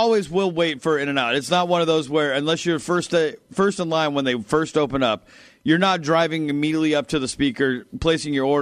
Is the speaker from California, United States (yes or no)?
yes; California, United States; Listen, I'm from Southern California. I'm an In-N-Out fan.